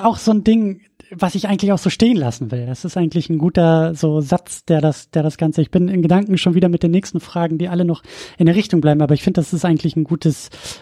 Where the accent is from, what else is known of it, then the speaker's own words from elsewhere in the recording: Northern Germany, Germany; Du kommst aus dem Norden, ich komme aus dem Norden.